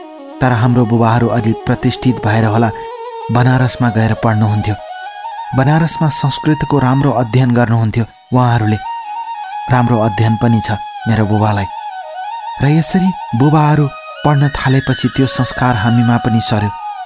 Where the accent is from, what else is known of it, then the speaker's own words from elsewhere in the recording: Rajbiraj, Madhesh Province, Nepal; विक्रम सम्बत 2020 सालमा मेरो जन्म राजविराजमा भएको हो। तराईको ठाउँमा जन्मिएकी म घरकी कान्छी छोरी हुँ।